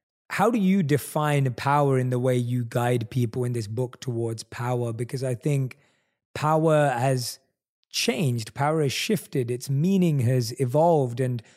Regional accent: London, United Kingdom; I was in North London. So majority area of Tottenham and Wood Green, are not considered South Asian areas generally.

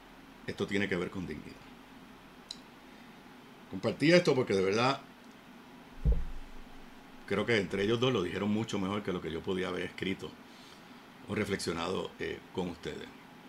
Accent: Puerto Rico; Lo que pasó ayer no es un reflejo de lo que somos los puertorriqueños.

